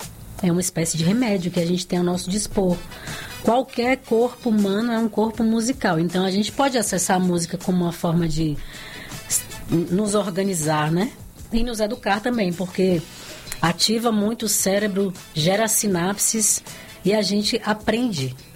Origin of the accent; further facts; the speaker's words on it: Paripiranga, Bahia, Brazil; Por isso que eu falo que eu sou de Paripiranga mesmo, a Malhada Vermelha.